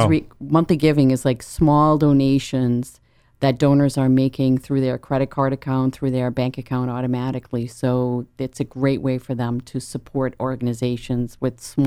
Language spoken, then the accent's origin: English; Netherlands; moved away as an adult; now in United States; So I moved to the Cape 22 years ago, and I'm actually from the Netherlands originally.